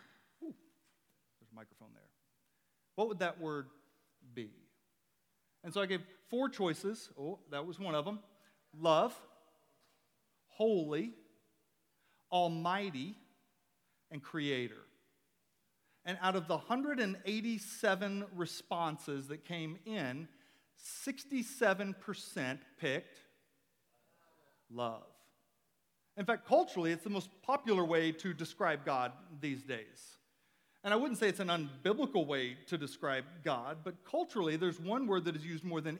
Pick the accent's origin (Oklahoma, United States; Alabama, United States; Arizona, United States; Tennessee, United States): Tennessee, United States; Memphis; now in Alaska, United States; I grew up in the South, specifically in Memphis.